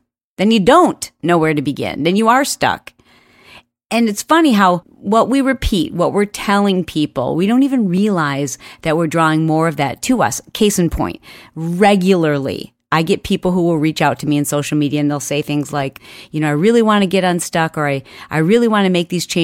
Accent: Michigan, United States; Now, I grew up in Michigan, and if you've ever driven in a cold weather state and had the lovely experience of sliding off the road and into a ditch

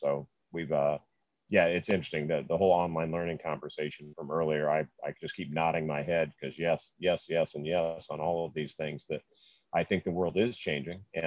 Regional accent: Indianapolis, Indiana, United States; I'm actually from Indianapolis, Indiana, not Annapolis, Maryland.

